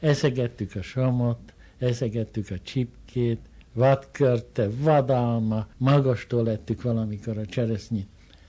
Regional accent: Plešivec, Košice Region, Slovakia; Ott, ahol én születtem és éltem gyermekkoromban, Pelsőcön, Gömörben, a hegyek között

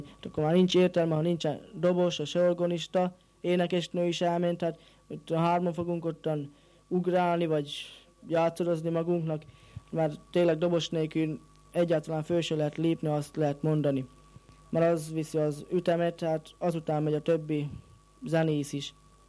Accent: Zlatná na Ostrove, Nitra Region, Slovakia; mikor először fölléptünk május 1-i fölvonuláson Aranyoson, a szülőfalunkban, és Komáromban is.

